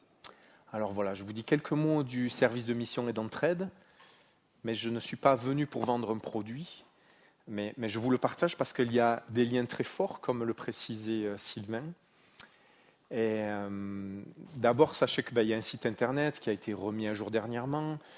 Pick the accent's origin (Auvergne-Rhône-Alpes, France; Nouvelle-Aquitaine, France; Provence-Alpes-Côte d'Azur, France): Provence-Alpes-Côte d'Azur, France; Marseille; now in Switzerland; Mon accent trahit que je ne suis pas originaire de la vallée de Joux, où j'habite. Je suis né à Marseille, j'y ai grandi.